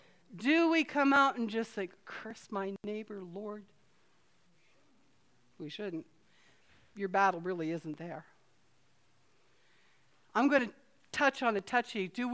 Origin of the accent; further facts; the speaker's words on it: Canada; I'm a Canadian, sorry.